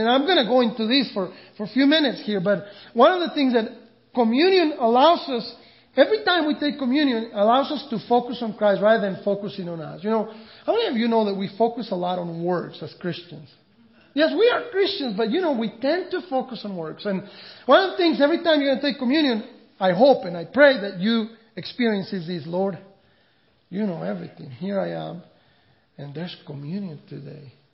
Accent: Mexico; You know, I grew up in Mexico

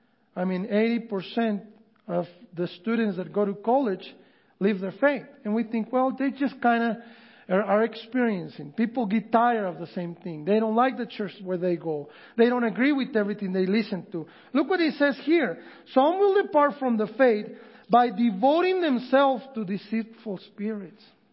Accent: Mexico; I come from Mexico, and let me tell you, there are other countries and other nations

